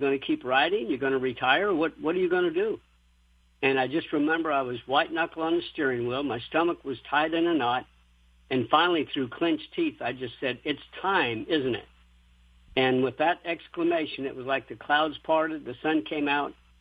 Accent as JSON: {"language": "English", "region": "Colorado", "country": "United States", "tie": "born or raised there", "said": "I was raised in the mountains of Colorado. The nearest racetrack was in Denver"}